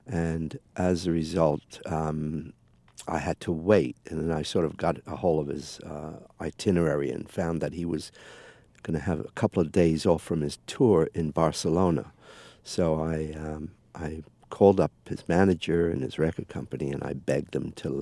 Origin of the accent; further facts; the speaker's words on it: England, United Kingdom; I come from England, and this band I've heard of for quite a long time.